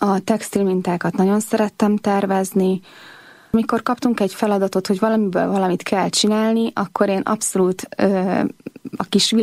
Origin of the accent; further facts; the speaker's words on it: Százhalombatta, Pest, Hungary; Én egy nagyon egyszerű családba születtem bele. Szászlombattán töltöttem a gyerekkoromat, ott laktunk, hároman vagyunk testvérek.